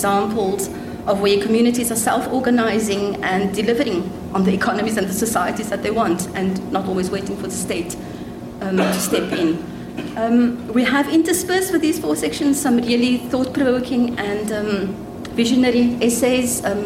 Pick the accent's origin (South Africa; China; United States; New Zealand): South Africa; I'm a South African.